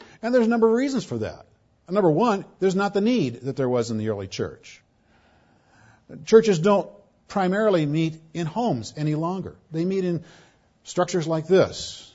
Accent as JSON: {"language": "English", "town": "Burbank", "region": "California", "country": "United States", "tie": "born or raised there", "said": "I grew up on Eaton Drive in Burbank, and I met a couple here who live in Burbank who know where Eaton Drive was."}